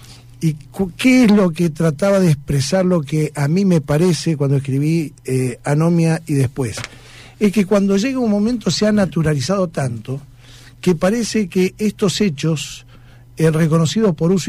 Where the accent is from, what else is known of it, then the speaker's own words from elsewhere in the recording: Argentina; somos adictos los argentinos, que al chisme.